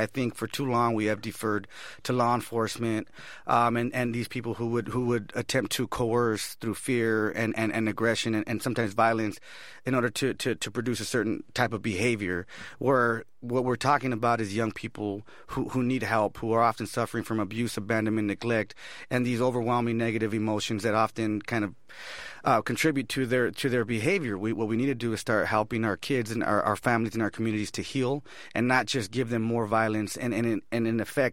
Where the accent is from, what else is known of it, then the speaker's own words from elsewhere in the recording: Oxnard, California, United States; Oxnard, California, okay. In a community called La Colonia. It's a barrio.